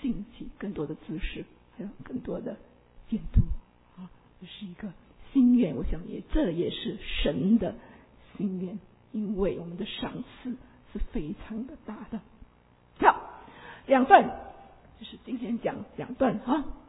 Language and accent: Chinese; Malaysia; 我是一个马来西亚人，华侨，来到这里的时候，大多数这里都是从中国大陆来的